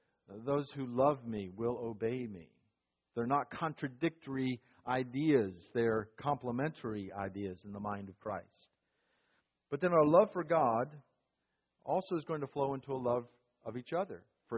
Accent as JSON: {"language": "English", "region": "North Carolina", "country": "United States", "said": "You know I'm from North Carolina. You know I like the North Carolina Tar Heels in basketball."}